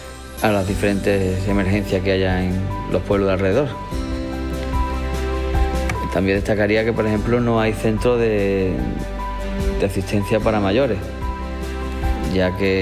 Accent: Algeciras, Andalusia, Spain; now in Gaucín, Spain; soy de Algeciras, pero resido aquí en Gaucín

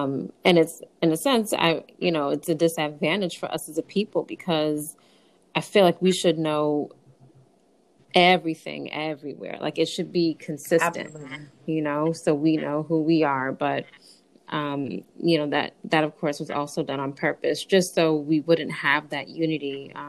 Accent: Boston, Massachusetts, United States; I have never heard of that ever in any of my history classes growing up in Boston.

